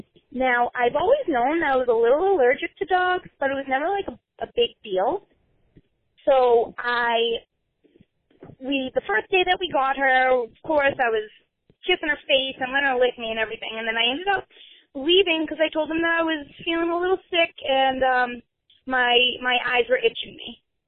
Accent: Boston, Massachusetts, United States; I come from Boston. Whoop, whoop.

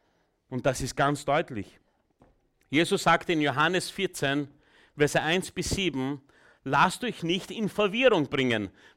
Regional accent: Burgenland, Austria; now in Vienna, Austria; Falls du es nicht geschnallt hast, ich komme aus dem Burgenland.

